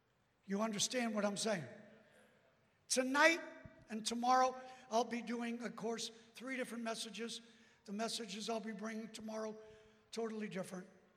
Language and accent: English; New York City, New York, United States; I'm from New York City. I'm just passing through.